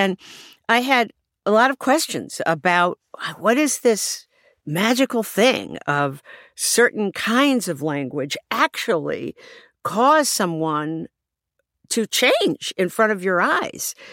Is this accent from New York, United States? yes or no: no; Baltimore, Maryland, United States; think those would be Caucasian Baltimoreans and not Black Baltimoreans. And so for most of my youth, I grew up around Black people who did not have that accent.